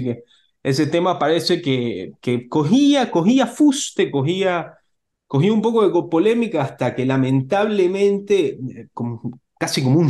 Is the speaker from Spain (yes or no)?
no; Bahía de Caráquez, Manabí, Ecuador; yo soy de Bahía de Caracas, yo cruzo el puente 5 minutos y estoy en San Vicente